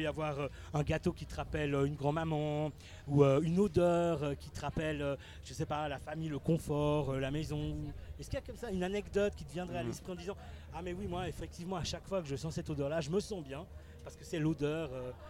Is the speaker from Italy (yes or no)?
yes; Italy; Moi, je suis italien, bof.